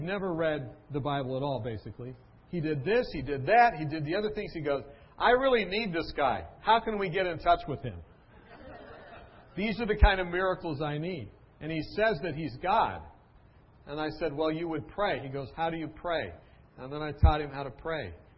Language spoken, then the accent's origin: English; Weimar, California, United States; I'm from Weimar.